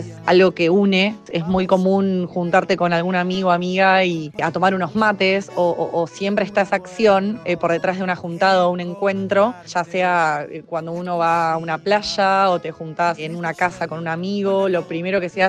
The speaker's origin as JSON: {"language": "Spanish", "region": "Buenos Aires", "country": "Argentina", "said": "soy de Buenos Aires, Argentina"}